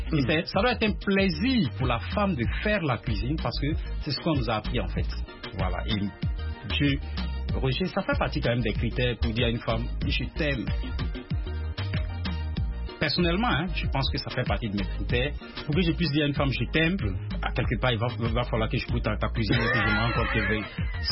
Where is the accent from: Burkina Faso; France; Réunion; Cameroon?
Burkina Faso; Chez nous, au Burkina, on disait l'homme est le chef de la famille.